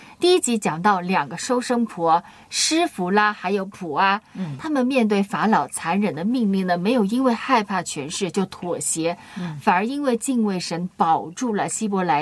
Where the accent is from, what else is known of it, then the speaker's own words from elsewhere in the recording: Guangdong, China; 特别我们广东人喜欢饮茶嘛